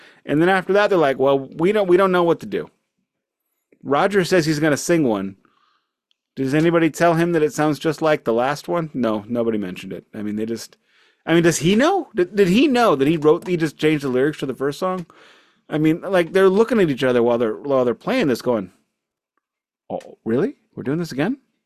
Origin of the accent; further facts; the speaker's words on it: Midwest, United States; I'm still an American. I am still America-centric. It's just how we grow up here.